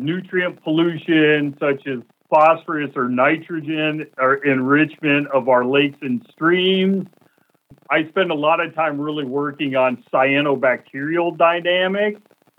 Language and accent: English; Midwest, United States; And as a kid growing up in the Midwest, what the heck do I know about the oceans? You know, I didn't grow up on the East Coast, West Coast.